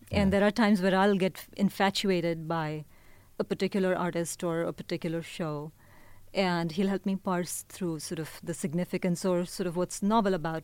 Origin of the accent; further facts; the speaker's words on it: India; now in San Francisco Bay Area, United States; In that I'm Indian, but I also think of the Bay Area as home.